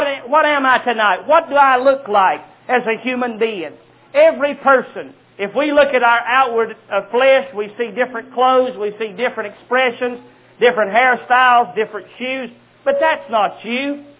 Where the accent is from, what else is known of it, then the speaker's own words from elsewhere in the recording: North Carolina, United States; There's one at Raleigh, North Carolina, my home state.